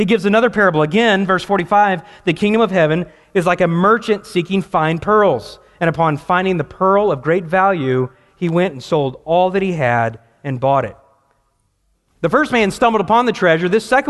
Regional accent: the South, United States; I remember growing up in the South, you know, if I didn't want to share with my brother, my mother used this term.

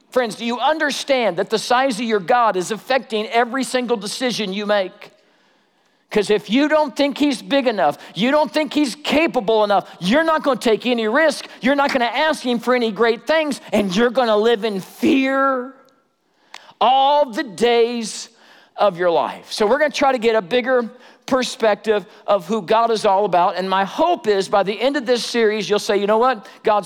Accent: Kansas City, United States; I'm from Kansas City, and I'd just been here for a couple of years.

